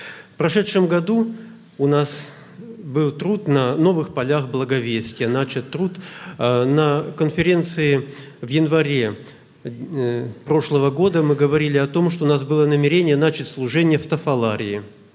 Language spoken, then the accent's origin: Russian; Siberia, Russia; мы тоже из Сибири здесь присутствуем